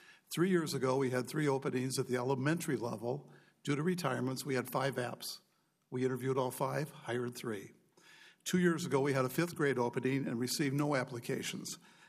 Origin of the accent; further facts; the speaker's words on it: Iowa, United States; My home state of Iowa, 5 weeks ago, passed major changes to Chapter 20.